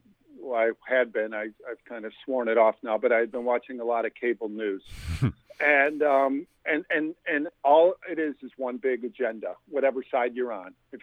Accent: New York, United States; I mean, I grew up in Western New York.

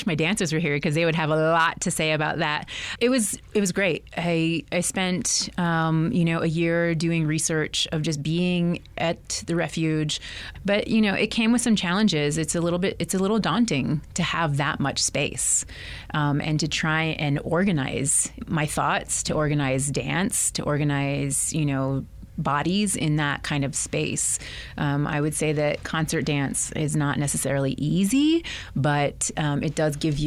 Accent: Albuquerque, New Mexico, United States; I'm from Albuquerque and having, you know, lived here and spent a lot of time in nature and also in the urban areas of Albuquerque

